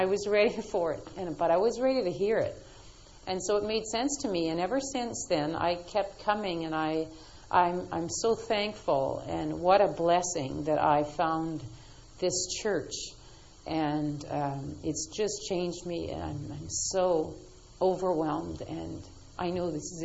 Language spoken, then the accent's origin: English; Winnipeg, Manitoba, Canada; now in Ottawa, Canada; I'm from Winnipeg. We moved here to Ottawa just for a year, and we decided to stay.